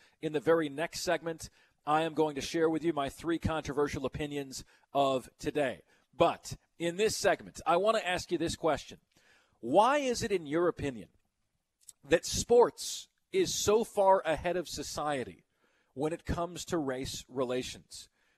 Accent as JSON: {"language": "English", "town": "Houston", "region": "Texas", "country": "United States", "tie": "born or raised there", "said": "when I was growing up in Houston, Texas, naturally segregated."}